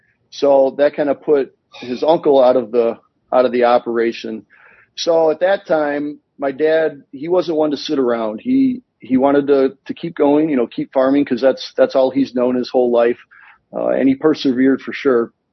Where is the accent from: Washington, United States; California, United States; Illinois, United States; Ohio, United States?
Illinois, United States; I grew up here in Northern Illinois, fourth generation farm.